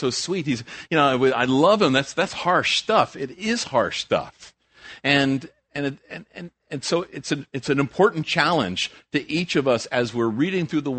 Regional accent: Wayne, New Jersey, United States; also born or lived in Long Island; I grew up in North Jersey, first of all, and then moved to Long Island, then came to Central Jersey.

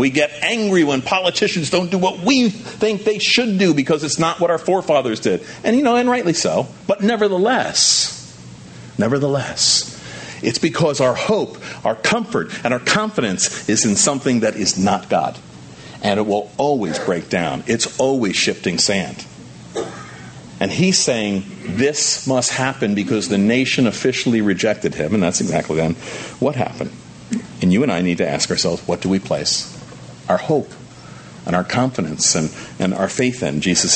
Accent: United States; I'm an American. I'm a proud American.

